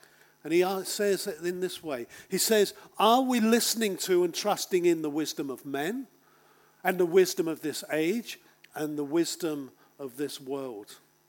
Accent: England, United Kingdom; I'm a Brit, I'm from England.

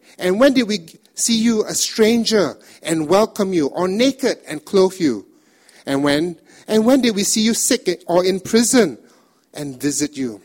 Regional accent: Indonesia; I come from Indonesia

